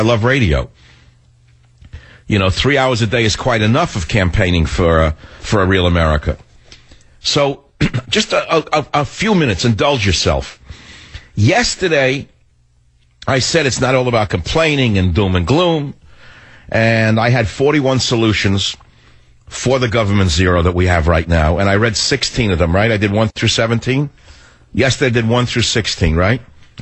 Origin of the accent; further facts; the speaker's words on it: California, United States; This is one thing my home state of California did right, and it worked.